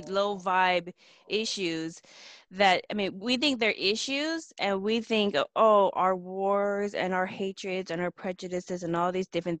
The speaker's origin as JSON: {"language": "English", "country": "Laos", "said": "I'm from the Hmong tribe of Laos, and we have our belief system about these folklores as well."}